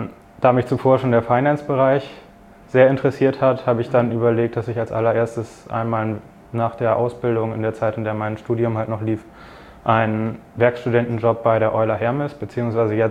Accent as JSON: {"language": "German", "region": "Bremen", "country": "Germany", "said": "ich komme aus der Nähe von Bremen"}